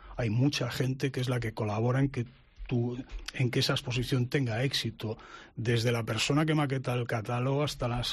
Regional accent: Vigo, Galicia, Spain; como soy de Vigo

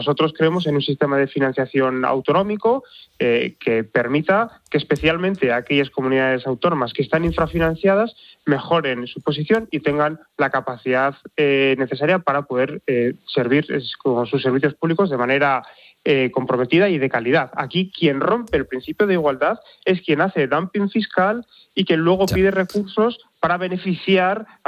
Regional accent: Basque Country, Spain; yo soy vasco, tenemos un sistema de financiación singular

